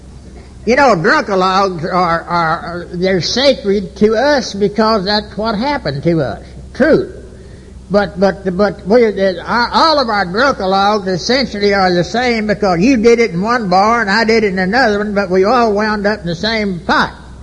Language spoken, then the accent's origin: English; Dallas, Texas, United States; He's going to get in trouble with Fort Worth because I'm from Dallas.